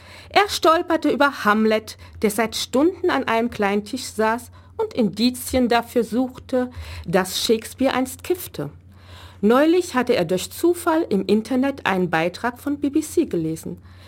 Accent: Saarland, Germany; born there; now in Neu-Ulm, Germany; wurde ich 65 im Saarland geboren und lebe aber mittlerweile seit 1988 mit meiner Familie hier in Neu-Ulm.

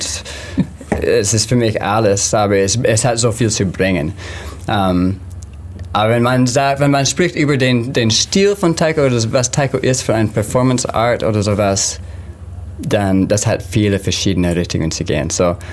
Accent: Utah, United States; born there; German is a second language; Aber ich bin in Amerika geboren, in Utah.

